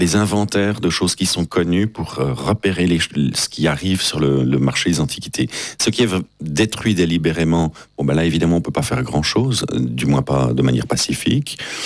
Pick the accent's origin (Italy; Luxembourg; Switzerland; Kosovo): Switzerland; Et là, en tant que Suisse, on doit avoir un petit peu des sueurs froides